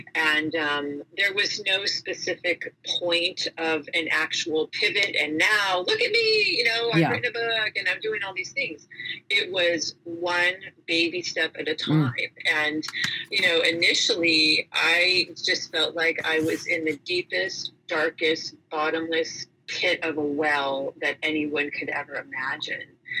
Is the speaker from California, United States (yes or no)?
yes; San Diego, California, United States; I grew up here in San Diego. Very uneventful childhood with a mom and a dad and a dog and in the suburbs